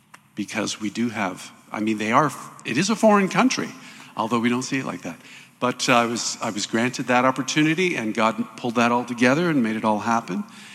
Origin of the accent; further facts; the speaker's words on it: Canada; well, I'm a Canadian. I can't stay.